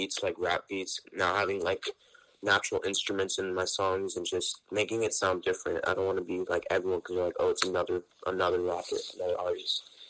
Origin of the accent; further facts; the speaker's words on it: Los Angeles, California, United States; I'm from Los Angeles, California.